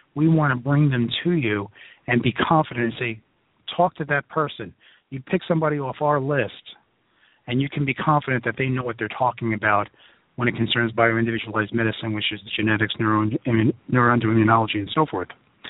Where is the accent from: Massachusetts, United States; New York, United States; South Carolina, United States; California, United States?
New York, United States; Brooklyn; I tend to talk like I'm from Brooklyn, which I am.